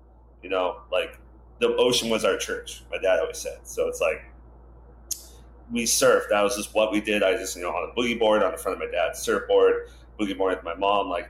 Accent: Hilo, Hawaii, United States; I was born in Hilo in the 80s, which was a fun time to grow up in Hawaii.

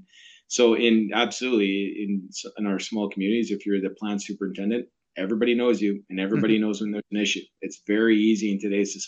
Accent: Hay River, Northwest Territories, Canada; born there; I was born in Hay River. I'm Métis descent as well, so I'm the first Indigenous president and CEO.

